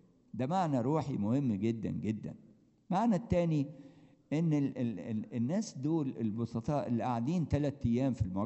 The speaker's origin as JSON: {"language": "Arabic", "country": "Egypt", "said": "إحنا كمصريين يعني سلالة الفراعنة"}